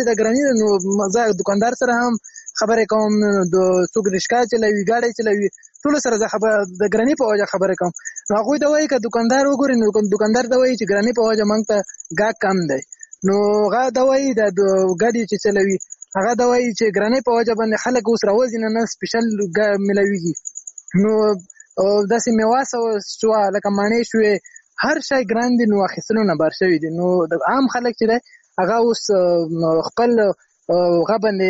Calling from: Hangu, Khyber Pakhtunkhwa, Pakistan; ما خو د پاکستان درته هنګویو نه مې درته زنګ وهلی دی

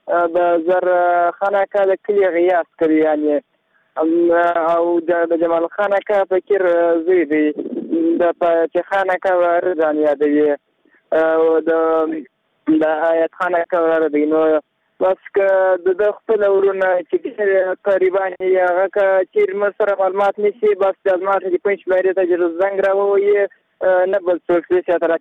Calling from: Maiwand, Kandahar, Afghanistan; د کندهار میوند ولسوالۍ لیکنې کرشان دغه پیغام درته پرېږدم

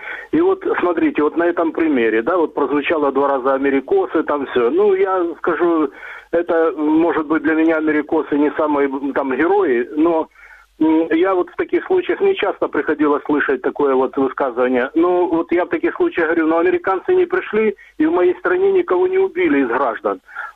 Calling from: Dnipro, Dnipropetrovsk Oblast, Ukraine; город Днепр.

